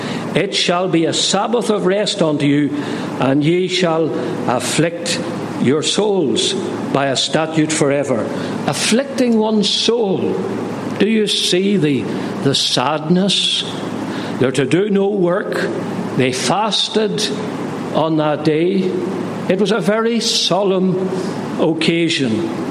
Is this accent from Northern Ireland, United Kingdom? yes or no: yes; Northern Ireland, United Kingdom; I come from Northern Ireland